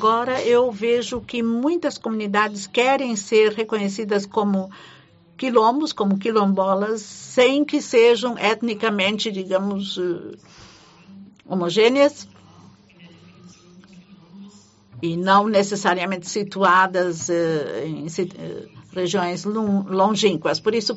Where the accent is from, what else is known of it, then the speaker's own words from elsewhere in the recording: Bavaria, Germany; Portuguese is a second language; eu sou da região de Nürnberg e tive várias vezes em Manaus.